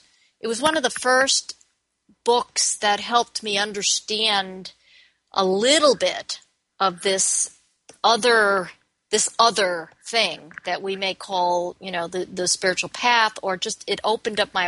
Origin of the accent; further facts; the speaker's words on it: Smithtown, New York, United States; I grew up in Smithtown.